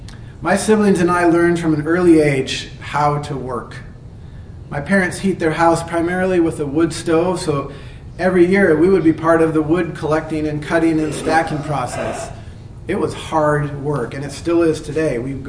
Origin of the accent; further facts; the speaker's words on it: Wilson Creek, Washington, United States; born there; So I was born in Eastern Washington in the great metropolis of Wilson Creek, population 200 at that time.